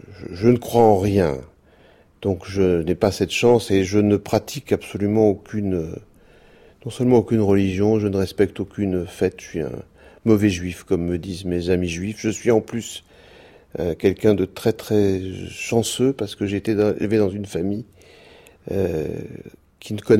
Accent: Versailles, Île-de-France, France; J'ai grandi à Versailles. Alors inutile de vous dire que à Versailles, un garçon, un être humain de sexe masculin, juif pied noir dans les années 60, 70

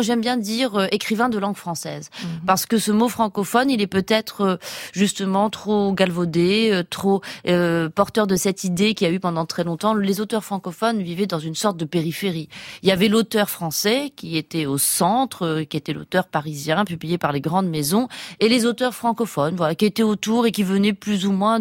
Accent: Rabat, Rabat-Salé-Kénitra, Morocco; Voilà, j'ai grandi à Rabat, au Maroc, dans un pays qui a toujours assumé aussi cette francophonie et cette francophilie.

